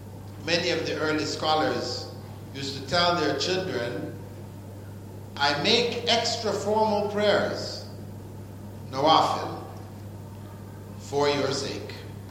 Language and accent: English; Toronto, Ontario, Canada; I grew up in Toronto. I was in Toronto.